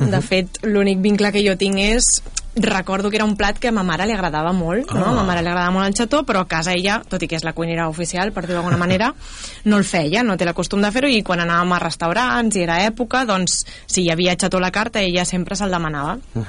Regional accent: Barcelona, Catalonia, Spain; De Barcelona, soc nascuda a Barcelona i visc a Barcelona.

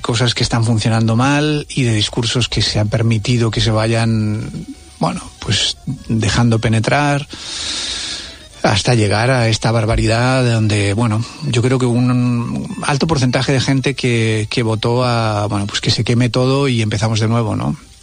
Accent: Argentina; yo siempre he mantenido el empeño de no romper el vínculo con mi país de origen, ¿no? De mantener mi identificación con Argentina, mi argentinidad, mi vínculo con mis raíces

